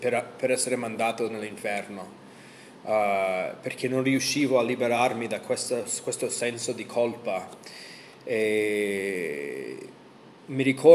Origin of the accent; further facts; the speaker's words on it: United States; sono cresciuto negli Stati Uniti. Nessuno dei miei genitori erano credenti. Mio papà, essendo da Palermo